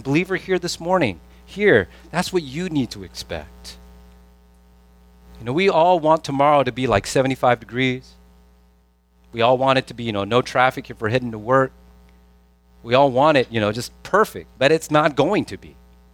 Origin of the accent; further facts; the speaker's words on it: California, United States; It's like, I'm from California.